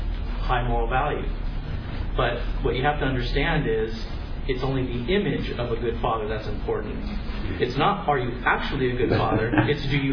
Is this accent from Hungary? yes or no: no; San Francisco, California, United States; he's from San Francisco, I'm from San Francisco.